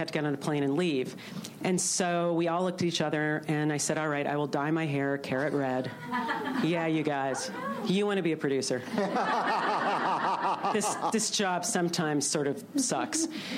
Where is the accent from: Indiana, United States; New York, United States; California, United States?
New York, United States; She's from the Midwest. I'm from New York.